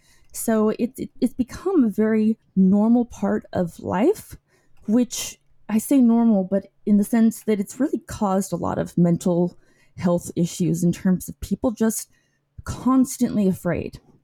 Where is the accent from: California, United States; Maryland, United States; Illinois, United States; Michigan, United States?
California, United States; Placerville; I'm from Placerville, California. So it's a very small town in the Sierra Nevada foothills.